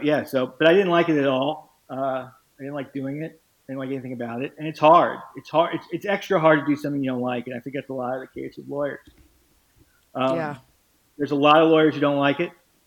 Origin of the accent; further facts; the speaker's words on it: Miami, Florida, United States; I played in Miami, growing up in Miami, and then I was playing junior varsity.